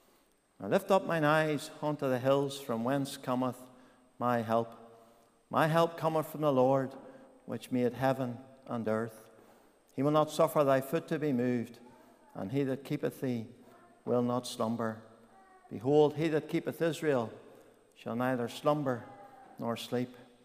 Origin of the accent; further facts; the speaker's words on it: Newtownards, Northern Ireland, United Kingdom; I was born in Newton Ards, the youngest of three. I had two older sisters, and we were brought up on a farm.